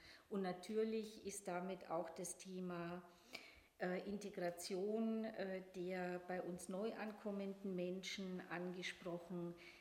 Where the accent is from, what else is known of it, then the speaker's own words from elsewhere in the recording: Bavaria, Germany; accent: Upper Franconian; Ja, das Oberfränkische ist aus dem Teil, aus dem ich bin im Landkreis Bayreuth aufgewachsen, das, was ich da mitbekommen habe.